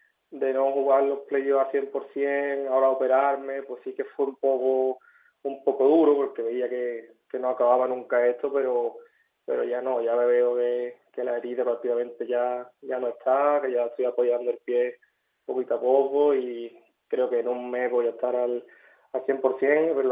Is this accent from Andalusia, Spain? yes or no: yes; Osuna, Andalusia, Spain; Al final también pues toda mi familia siempre ha estado ligada aquí a los Osuna Bote Club y yo poder defender ahora al equipo de mi pueblo